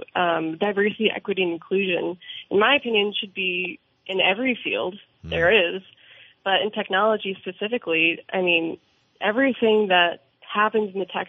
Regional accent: Wilmington, Massachusetts, United States; I'm from Wilmington, Massachusetts, originally.

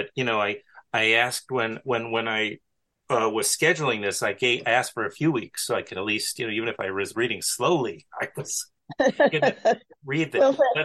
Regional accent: New York, United States; I grew up in New York.

